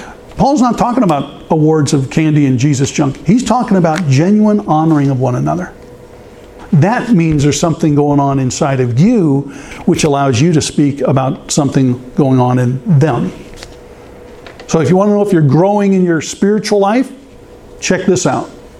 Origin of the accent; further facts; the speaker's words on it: Phoenix, Arizona, United States; We are from Phoenix, but we all happen to be in Tyler having lunch.